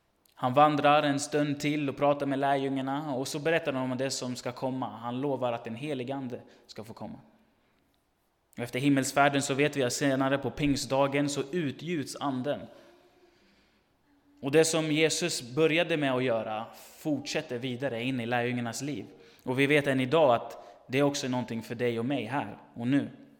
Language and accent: Swedish; Örebro, Örebro County, Sweden; now in Gothenburg, Sweden; Jag kommer från Örebro från början.